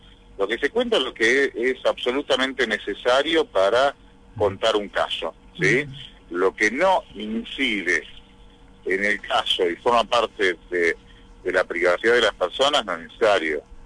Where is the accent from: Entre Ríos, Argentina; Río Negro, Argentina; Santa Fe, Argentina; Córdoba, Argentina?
Entre Ríos, Argentina; Gualeguay; el asesinato ocurrió en mi pueblo, en Gualeguay, o sea, lo que genera que de las esquinas que están mencionando, las conocés, las caminé siempre